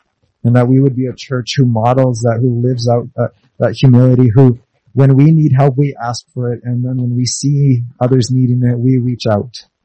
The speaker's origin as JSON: {"language": "English", "country": "Honduras", "said": "We're from Honduras. We have family that are still there."}